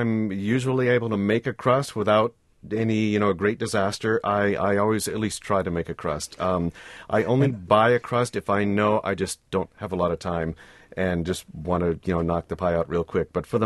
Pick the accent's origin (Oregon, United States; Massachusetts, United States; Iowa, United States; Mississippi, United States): Massachusetts, United States; now in Wisconsin, United States; I grew up in Massachusetts. Those are all great products from where I came from. And as it turns out, they're great products from here in Wisconsin as well.